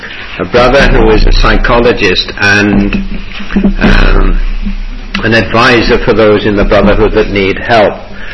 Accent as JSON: {"language": "English", "region": "England", "country": "United Kingdom", "said": "we need to question all those things that we take for granted simply because we're English"}